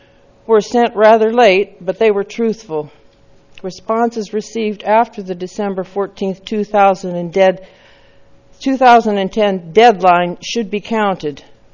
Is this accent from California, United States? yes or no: yes; California, United States; I'm here today to use my right as an American citizen, native-born Californian